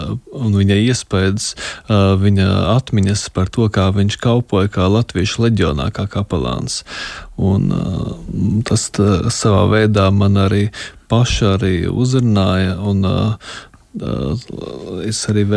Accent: Jūrmala, Latvia; Es pats no Jūrmalas esmu

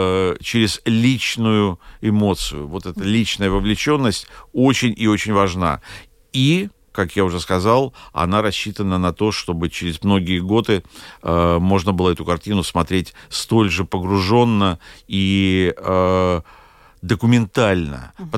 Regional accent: Lviv, Lviv Oblast, Ukraine; эта картина сделана в моем родном городе Львове

